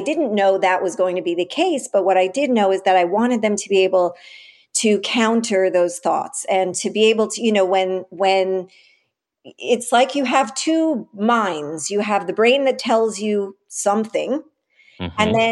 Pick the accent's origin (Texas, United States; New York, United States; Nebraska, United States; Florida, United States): New York, United States; I grew up in the West Village in the, you know, late 70s, early 80s, 90s, all of that.